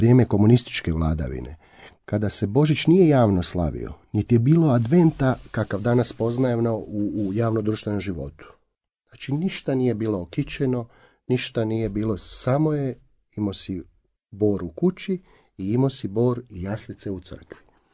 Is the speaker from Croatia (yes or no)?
yes; Slavonia, Croatia; ja sam odrastao u Slavoniji, u katoličkoj obitelji hercegovačkih korijena